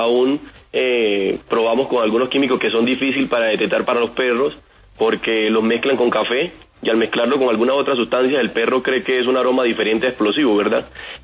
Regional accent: Caucasia, Antioquia, Colombia; accent: costeño/antioqueño; now in Apartadó, Colombia; Sí, tengo, digamos, está revuelto mi acento. Yo soy de Caucasia, Antioquia, solamente que Caucasia está muy cercano a la costa, entonces tengo un poquito de acento como costeño y también un poquito como de antioqueño, ¿verdad? Pero vivo hace 20 años en apartado Antioquia

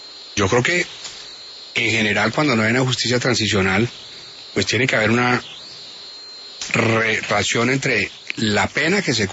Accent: Colombia

